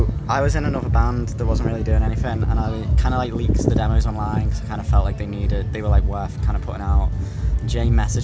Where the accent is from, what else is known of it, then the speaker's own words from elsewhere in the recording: Birkenhead, North West England, United Kingdom; I'm from Birkenhead